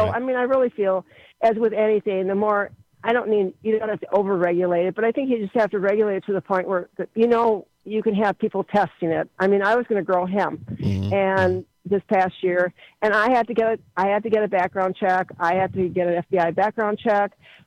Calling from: Dunn, Wisconsin, United States; The town of Dunn.

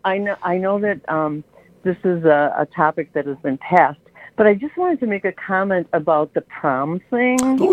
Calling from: Milwaukee, Wisconsin, United States; I'm calling from Milwaukee.

